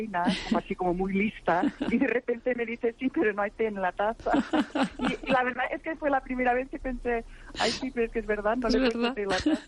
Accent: Barcelona, Catalonia, Spain; moved away; Yo soy de Barcelona originalmente. Sí. Yo vuelvo muchas veces y me encantaría hacer algo en España.

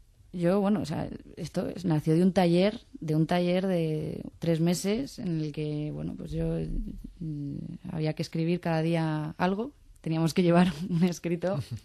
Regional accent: Mexico; yo llegué de México

